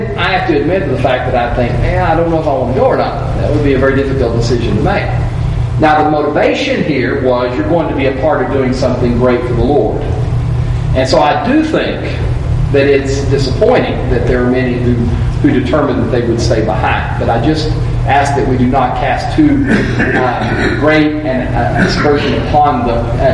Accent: Texas, United States; Because I've always been a Texan. I was born in Texas and raised in Texas and lived my entire life in Texas.

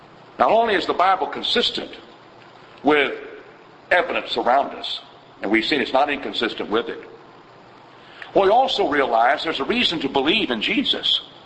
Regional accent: Dallas, Texas, United States; born there; I was born in Dallas. Born in a hospital that burned down.

